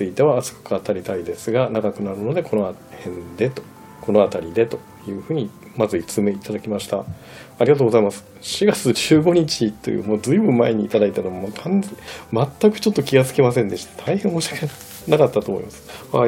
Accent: Shimane, Japan; 同じ島根県出身なんですけれども

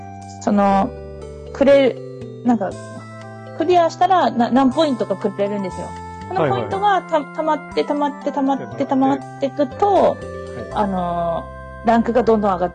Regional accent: Hokkaido, Japan; 私も北海道人なんで

